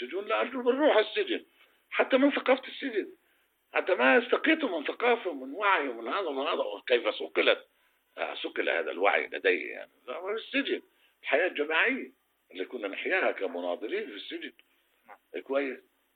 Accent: Palestine; أنا بحلم بالسلام كويس، بس بحلم أن أخذ حقي كمان كفلسطيني

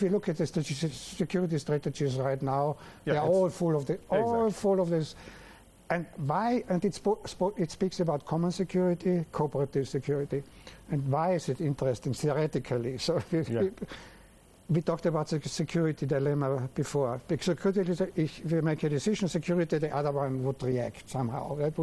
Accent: Vienna, Austria; So one is because I'm coming from Vienna.

